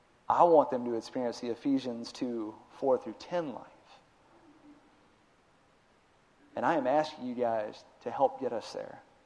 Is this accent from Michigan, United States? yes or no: no; Texas, United States; I am from Texas. I like guns.